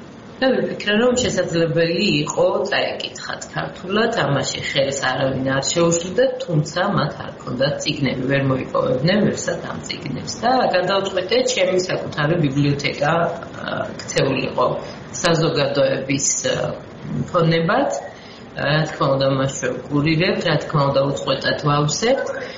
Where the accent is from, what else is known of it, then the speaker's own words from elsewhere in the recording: Merisi, Adjara, Georgia; ანუ მე აუცილებლად დავბრუნდები მერიში. აუცილებლად. მე ყოველთვის ფიქრობდი მერისზე და არასდროს არ დამიწყებია, რომ ვალში ვარ იმ ადგილთან, სადაც მე გავიზარდე.